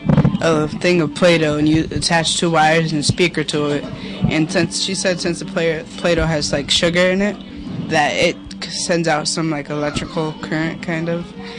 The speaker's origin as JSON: {"language": "English", "town": "Albany", "region": "New York", "country": "United States", "lives_now": "Catskill, United States", "said": "Yeah, no, I'm from Albany, but we just moved down here."}